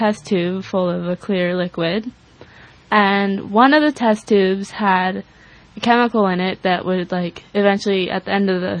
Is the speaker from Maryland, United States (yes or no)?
no; Laytonville, California, United States; Well, I feel like we live in a small town since mm-hmm. we're from Laytonville, and everyone's really close since we live in such a small community, and it's really tight.